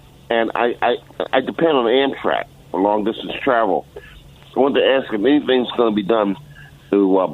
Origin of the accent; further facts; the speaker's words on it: Bronx, New York, United States; now in Schenectady, United States; Yeah, I'm originally from the Bronx